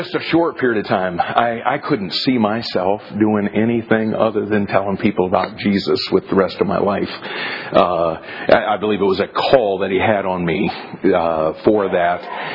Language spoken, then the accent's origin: English; Miami, Florida, United States; I grew up in the wrong side of Miami. I later in life, you know, tell people I'm from Miami, Florida, and they're always like, oh, and I'm like, not that part.